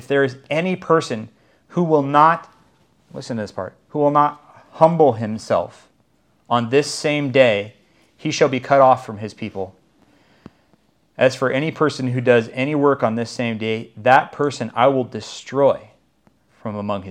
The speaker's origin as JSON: {"language": "English", "country": "United States", "said": "Being about as American as they come, I am quite a lazy person"}